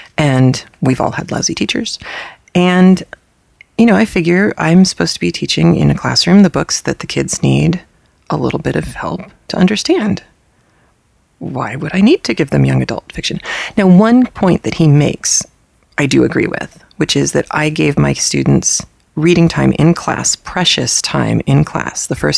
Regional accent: United Kingdom; accent: British; you just have to put up with my lousy British accent that occasionally fades into Australian for reasons that are still a complete mystery to me.

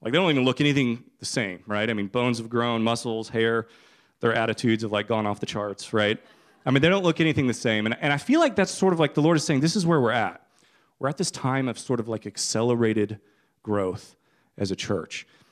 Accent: Kentucky, United States; Like I said, I'm from Kentucky, and we've been here about 7 years. And this is our home now.

